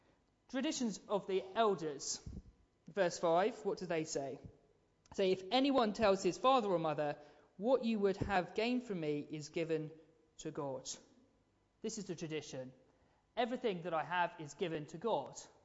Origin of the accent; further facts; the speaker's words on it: United Kingdom; And as very British people, we don't like to expose people as fakes